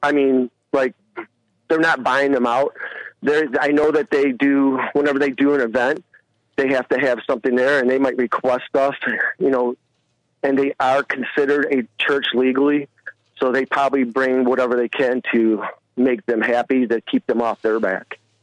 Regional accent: Detroit, Michigan, United States; now in Clearwater, United States; I'm originally from Detroit

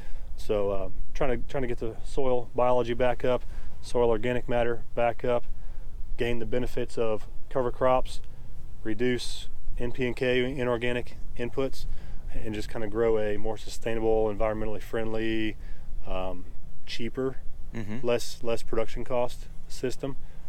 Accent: Florida, United States; My background, I'm from Manatee County. I think you live in Parrish, right?

